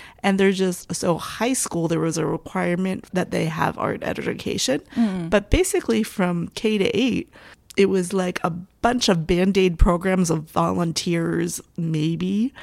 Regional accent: Pennsylvania, United States; But I grew up in Pennsylvania, where most schools had an art educator.

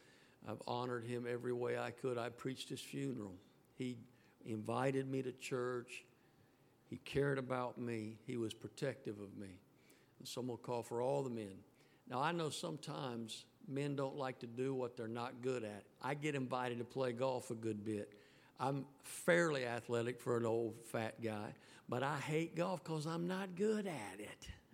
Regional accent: North Carolina, United States; It happened in my home state where I live, down the road from me in Greensboro, North Carolina.

